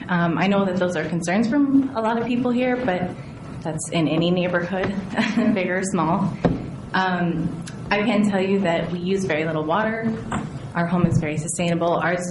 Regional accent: Twin Cities, Minnesota, United States; I grew up in the Twin Cities. Our hometown has 100,000 people. I'm used to a yard and a place for a garden

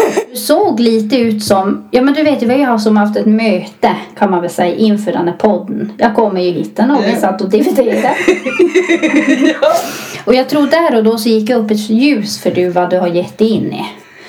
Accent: Arjeplog, Norrbotten County, Sweden; Både du och jag, vi är ju födda och uppvuxna i Arjeplog.

